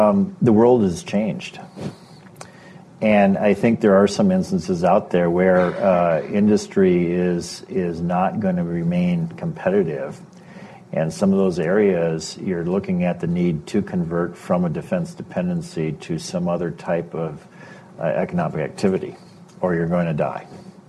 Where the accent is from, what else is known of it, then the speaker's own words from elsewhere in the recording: Minnesota, United States; Now, I come from Minnesota. And, you know, a lot of times you think, you know, you get the winters and you get this brief period of summertime.